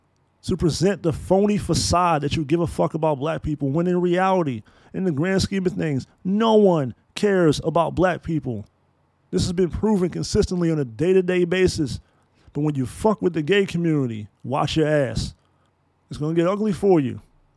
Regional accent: Frederick, Maryland, United States; So from my combined experience of being in the Navy and growing up in Frederick, Maryland, I am not surprised about what John Gruden said.

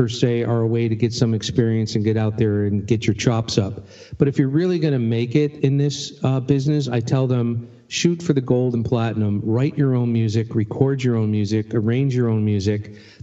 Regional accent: New York, United States; now in Canada; I'm born and bred in New York.

